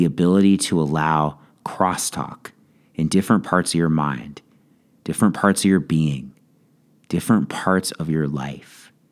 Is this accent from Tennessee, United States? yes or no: no; Los Angeles, California, United States; I grew up in Los Angeles, and I remember just before the 1984 Summer Olympics, which were held in Los Angeles